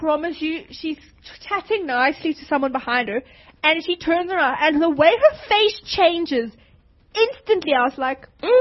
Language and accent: English; South Africa; I'm from South Africa, that's why I don't have a holiday.